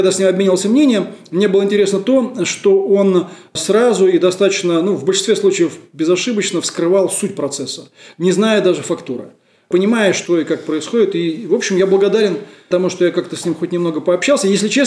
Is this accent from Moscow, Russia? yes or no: yes; Moscow, Russia; я обычный, что называется, советский парень, да, ну, я коренной москвич, да, как я уже сказал, родился здесь, родился в совершенно неверующей семье